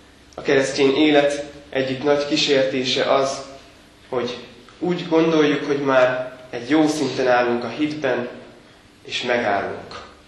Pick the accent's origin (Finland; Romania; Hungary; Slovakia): Hungary; Miskolc, Borsod-Abaúj-Zemplén; amit otthon Miskolcon tapasztaltam, ugyanis a házunk egy négysávos főút mellett